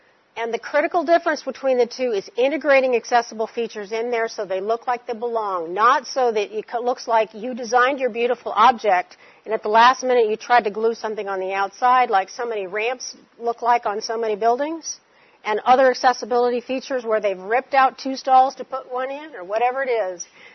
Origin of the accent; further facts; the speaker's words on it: California, United States; Well, I grew up in California. I never knew I had an accent, but apparently I picked it up and dropped it again.